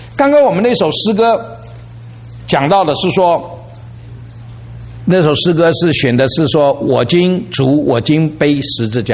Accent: China; 我现在就是我们中国人讲的父母在不远游，游必有方啊

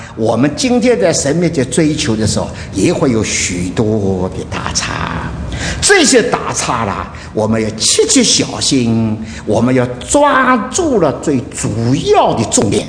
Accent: China; 那这是我们中国人中间呢已经说看见很清楚了

